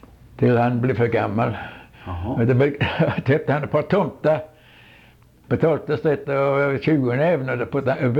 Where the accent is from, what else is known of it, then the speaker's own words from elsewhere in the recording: Sweden; moved away; Och när jag kom ifrån Sverige i 58, jag tog tåget och det gick samma väg.